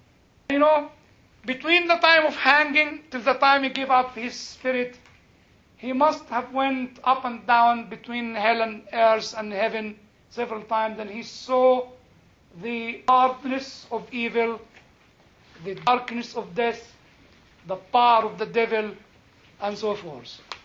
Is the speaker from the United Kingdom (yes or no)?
yes; United Kingdom; I'm British, you know.